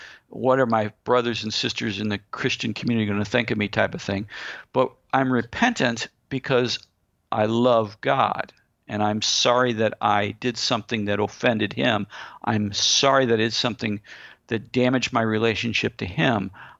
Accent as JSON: {"language": "English", "town": "St. Louis", "region": "Missouri", "country": "United States", "accent": "St. Louis", "said": "But when I get excited, I start sounding like I'm from St. Louis."}